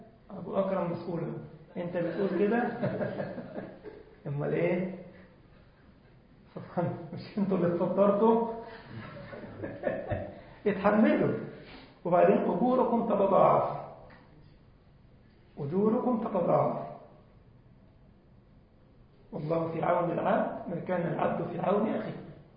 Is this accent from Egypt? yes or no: yes; Egypt; بيسموه زفت احنا عندنا في مصر اسمه زفت